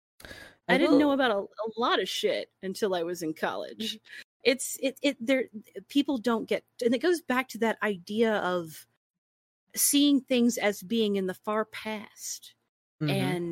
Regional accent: Texas, United States; also born or lived in Louisiana; So I grew up in Texas, Texas and Louisiana, and I mean my generation, mm-hmm.

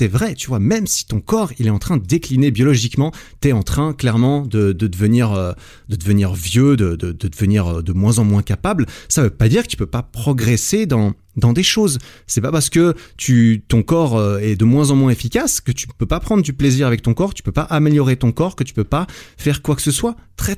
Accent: Switzerland; ne pas avoir à faire l'armée en Suisse, parce que je suis binational, je suis français aussi.

